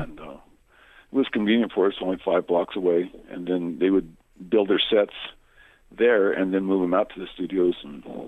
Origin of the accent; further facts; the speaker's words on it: Los Lunas, New Mexico, United States; I am from Las Lunas.